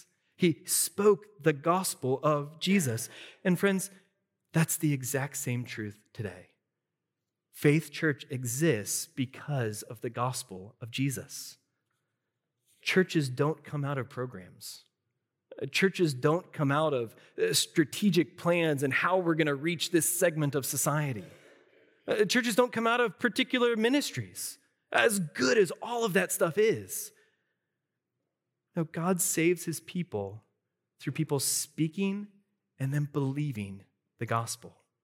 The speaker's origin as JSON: {"language": "English", "town": "Milford", "country": "United States", "tie": "born or raised there", "said": "She grew up on the East Coast. I grew up here in Milford."}